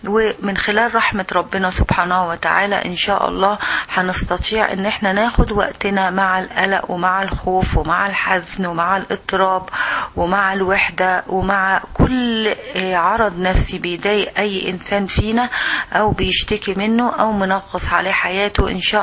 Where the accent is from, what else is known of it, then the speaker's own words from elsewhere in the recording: Egypt; moved away as an adult; now in United States; وانا اساسا مصرية بعيش في امريكا مع جوزي واولادي بقالي حوالي أكثر من 10 سنين.